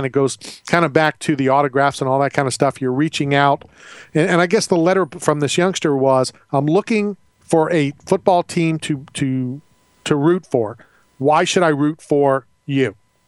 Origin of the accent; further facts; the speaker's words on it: Tampa, Florida, United States; growing up in the Tampa Bay area when I did, you got the Miami Dolphins shoved down your throats.